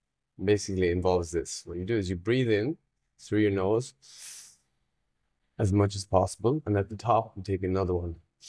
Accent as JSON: {"language": "English", "country": "Ireland", "said": "So I'm from Ireland. And Irish people are great"}